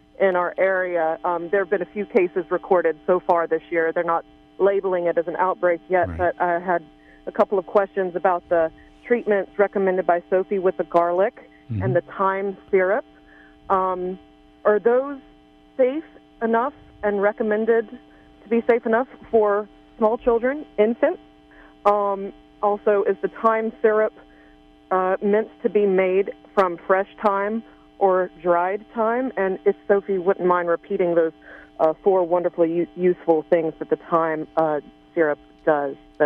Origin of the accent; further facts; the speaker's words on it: Garberville, California, United States; I'm from the Garberville area.